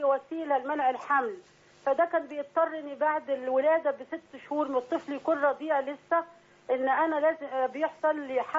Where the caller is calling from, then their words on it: Cairo, Cairo Governorate, Egypt; من القاهره.